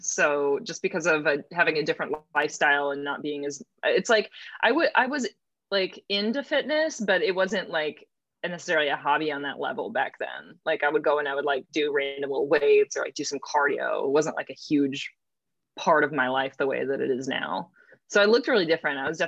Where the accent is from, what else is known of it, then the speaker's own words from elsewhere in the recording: Fort Worth, Texas, United States; also born or lived in Minnesota; Well, I am originally from Minnesota. That's where I was born. And I lived there for like half my life. And then, I came of age, you know, high school and everything was in Texas, in North Texas, near Fort Worth.